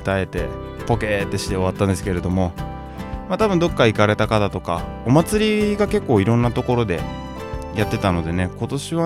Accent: Hamamatsu, Shizuoka, Japan; 浜松の地元ではタコ揚げ合戦やって、浜松祭りですよね

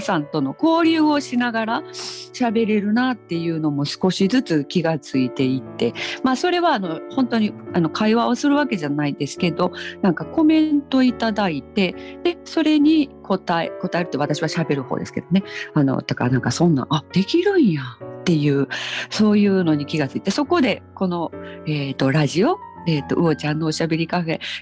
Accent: Osaka, Japan; accent: Osaka dialect; 大阪弁でちゃんと喋り出したら落ち着くんですよ

